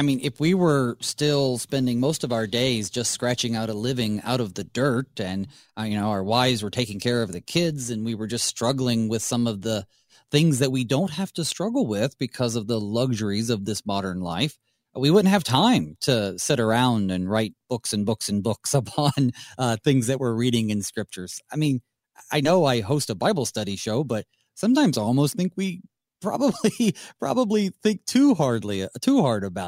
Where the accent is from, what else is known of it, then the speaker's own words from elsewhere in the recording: North Carolina, United States; I'm from Western North Carolina, and as you look out the mountains, you know, you really can't tell how far a mountain is between the next mountain behind it.